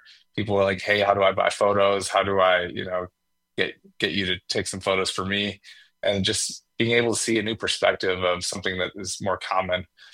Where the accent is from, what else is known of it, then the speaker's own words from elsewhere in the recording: Madison, Wisconsin, United States; I grew up in Madison area and I feel like everyone was like, oh, Madison, you know, is the best city in the world.